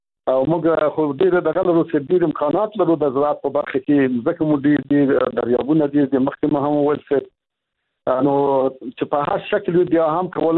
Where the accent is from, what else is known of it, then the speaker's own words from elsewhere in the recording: Afghanistan; زه خو په دې هیواد کې لوی شوی یم. صاحب د ژوند په افغانستان کې تیر کړی دی.